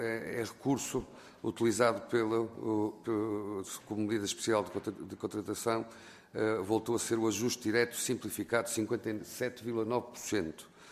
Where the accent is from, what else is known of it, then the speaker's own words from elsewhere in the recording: Norte, Portugal; foi que vi que era nortenha, somos nortenhos